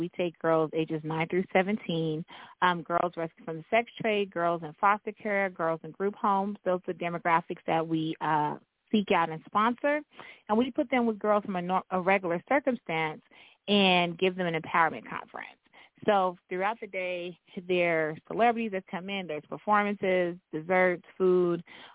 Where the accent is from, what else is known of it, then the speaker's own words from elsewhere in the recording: Jamaica; now in United States; Because I'm from Jamaica.